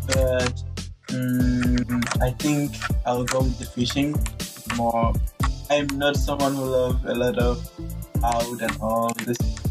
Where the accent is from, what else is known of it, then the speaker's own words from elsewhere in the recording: Nigeria; you know, I'm Nigerian.